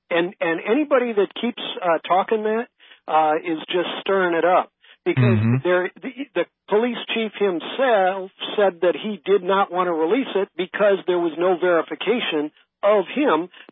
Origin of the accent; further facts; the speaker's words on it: St. Louis, Missouri, United States; Because I'm from St. Louis originally, and that town has always been a bad one.